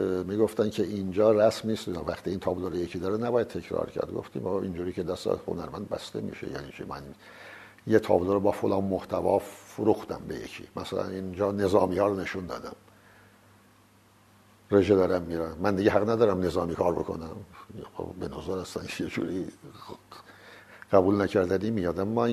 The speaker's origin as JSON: {"language": "Persian", "town": "Bandar Anzali", "region": "Gilan", "country": "Iran", "tie": "born or raised there", "said": "چون در بندر انزلی به دنیا آمدم، لب آب مثل مرغابی ها، اردک ها لب آب بزرگ شدیم."}